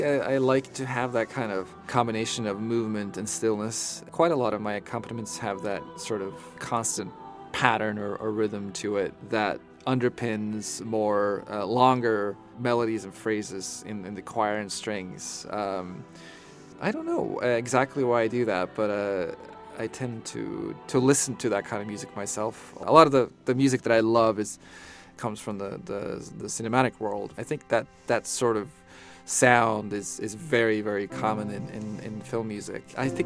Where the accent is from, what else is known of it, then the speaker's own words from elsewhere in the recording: southeast, Norway; I'm not actually from Yalo, by the way. I grew up in the south, southeast near Oslo. My father is from Yalo